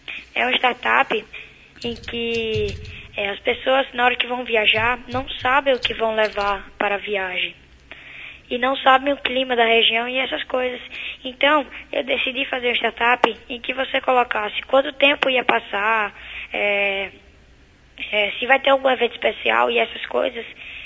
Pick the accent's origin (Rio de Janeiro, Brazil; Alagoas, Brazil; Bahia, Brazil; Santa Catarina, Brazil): Alagoas, Brazil; Sururu Valley, que é o Vale do Silício Alagoano, de onde eu vim.